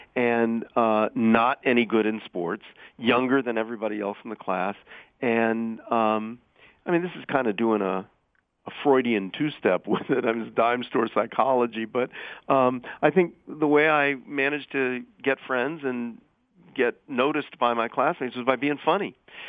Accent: Dayton, Ohio, United States; So I grew up in Dayton, you know, memorizing all of Jonathan's routines.

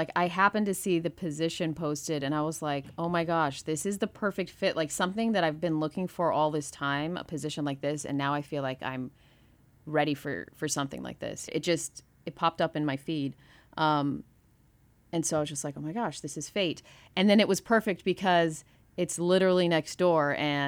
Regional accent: Boulder, Colorado, United States; born there; now in Chicago, United States; So I was born in Boulder, Colorado, and moved all over the place because my dad's a professor. And then I ended up in Chicago for work, and that's where I've been ever since.

